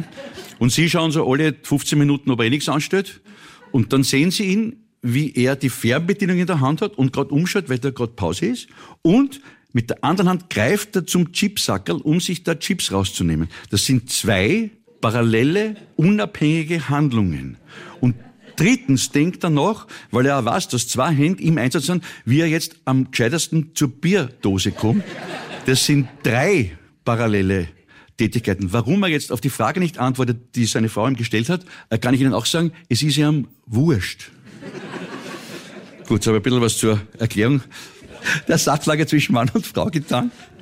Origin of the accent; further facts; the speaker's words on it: Upper Austria, Austria; born there; Ich bin ein geborener Oberösterreicher.